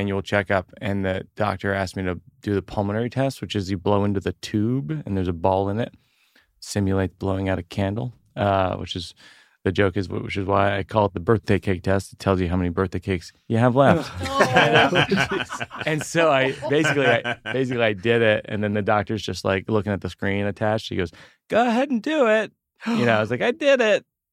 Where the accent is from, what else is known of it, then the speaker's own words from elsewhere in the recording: Shrewsbury, Massachusetts, United States; I mean, I grew up outside of Worcester. Mm-hmm. I didn't even grow up outside of Boston. Like people don't even understand when I explain where I live. I'm like Central Massachusetts.